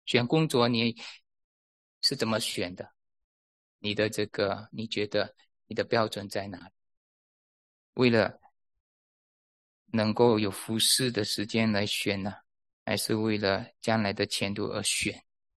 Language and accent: Chinese; China; 我们中国人讲话都比较委婉一点，帮助不大，不敢说神恨我们。